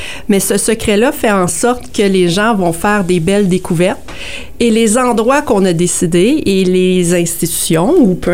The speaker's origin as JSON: {"language": "French", "region": "Ontario", "country": "Canada", "said": "je suis franco-ontarienne et je ne le sais pas moi-même."}